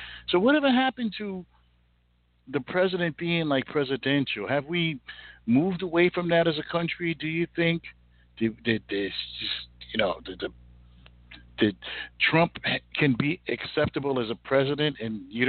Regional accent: United States; Because I'm an American, and I supported George Bush

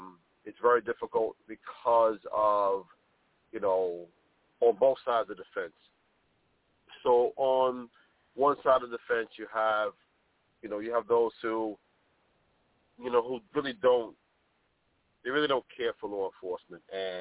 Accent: New York City, New York, United States; I live mostly in Harlem. Had to do a little bit of bouncing around, but mainly I grew up in Harlem.

